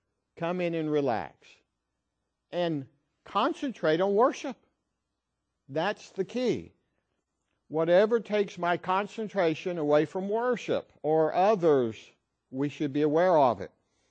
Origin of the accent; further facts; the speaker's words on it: the South, United States; I grew up in the South, and we like college football.